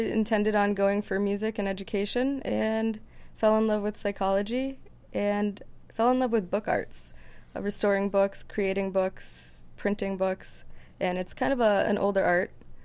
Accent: Lowell, Massachusetts, United States; I grew up in two very different cities in Massachusetts. I grew up in Lowell, Mass.

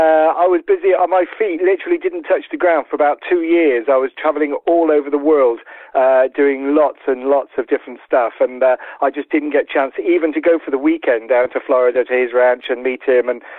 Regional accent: Cheltenham, South West England, United Kingdom; I come from Cheltenham in Gloucestershire, and we have one of the biggest dry ski slopes in the country in Gloucester

